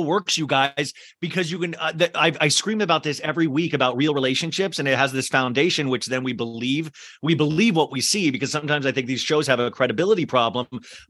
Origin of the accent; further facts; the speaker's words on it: Scottsdale, Arizona, United States; I want to see, my parents live in Gilbert. I grew up in Scottsdale.